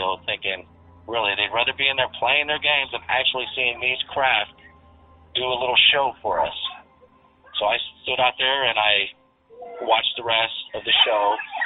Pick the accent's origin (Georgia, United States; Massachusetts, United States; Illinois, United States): Illinois, United States; I'm from Central Illinois.